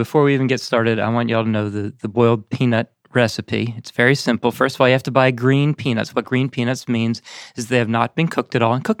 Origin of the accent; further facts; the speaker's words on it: Pennsylvania, United States; also born or lived in Georgia / Minnesota; I was brought up in Pennsylvania. No boiled peanuts. Oh, so sad for most of my life. Then down to Georgia where I discovered them, and they were just amazing. Then up to Minnesota where there were none.